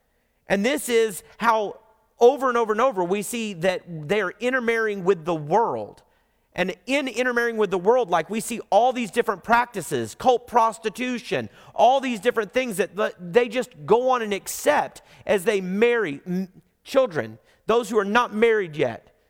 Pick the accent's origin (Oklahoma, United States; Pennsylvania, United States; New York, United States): Oklahoma, United States; I'm from Oklahoma.